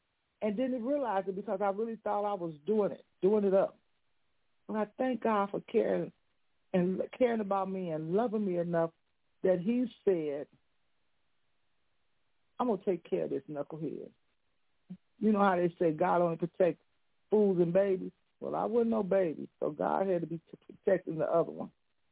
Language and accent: English; Chicago, Illinois, United States; I remember growing up on Walnut on the west side of Chicago. I remember a lot of things and a lot of people in our neighborhood.